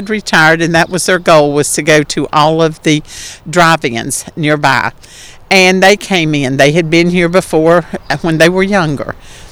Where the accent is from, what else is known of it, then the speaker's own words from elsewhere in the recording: Gate City, Virginia, United States; In Gate City, Virginia. Uh-huh. I grew up in the country, and Phil is a townie